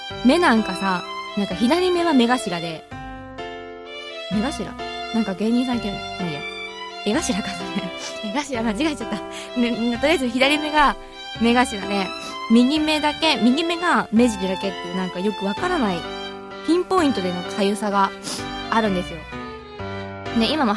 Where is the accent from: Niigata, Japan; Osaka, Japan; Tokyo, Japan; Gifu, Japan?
Tokyo, Japan; Minato; also born or lived in Otawara, Tochigi; 大体私東京出身なんですよ一応。港区出身で、 お育ちはね、7年くらいはちょっと栃木県の大田原市というところで育っているんですけれども、まあ出身で東京で一応言ってます。